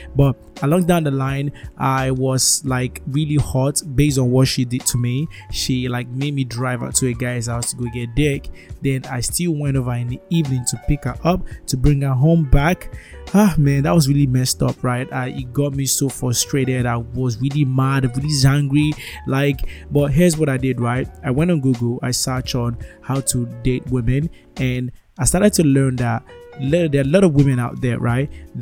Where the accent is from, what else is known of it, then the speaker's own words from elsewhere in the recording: Nigeria; I'm Africa Nigerian, right? Yes, Nigerian, right?